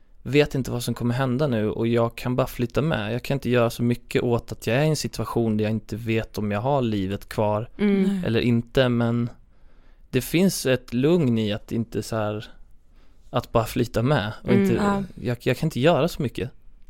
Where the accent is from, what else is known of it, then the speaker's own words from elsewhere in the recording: Östergötland, Sweden; accent: östgötska; Men det är många som tycker just östgötska som jag har är ju...